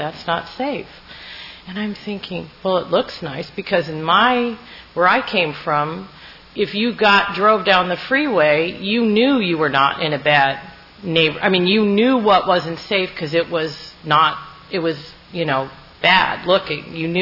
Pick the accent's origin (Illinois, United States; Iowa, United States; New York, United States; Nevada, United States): Illinois, United States; now in California, United States; And I moved out to California from Illinois. And in Illinois, it's full of racism. My family was racist.